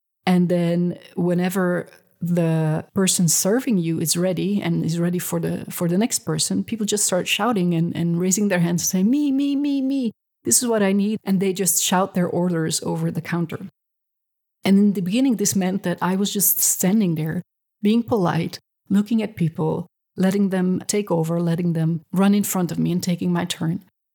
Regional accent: Flanders, Belgium; now in Israel; because I moved from Belgium, from the Flemish part of Belgium, to Israel.

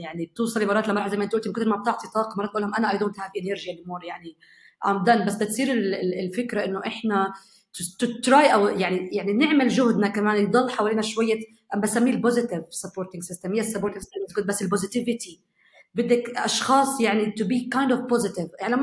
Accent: Nablus, West Bank, Palestine; مش امن ان ارجع على مدينتي اللي هي نابلس

